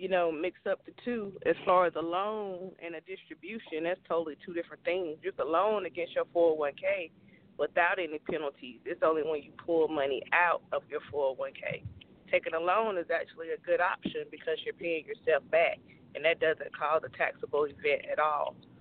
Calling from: Lithia Springs, Georgia, United States; calling from Lithia Springs.

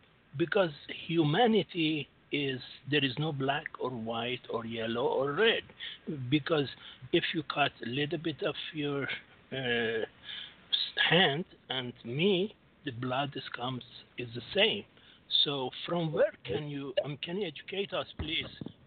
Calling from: Singapore; Singapore.

